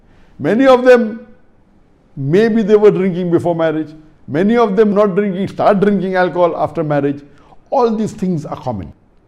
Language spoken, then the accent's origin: English; Mumbai, Maharashtra, India; And I was born in Bombay, I lived my life in Bombay, I passed my medical college in Bombay.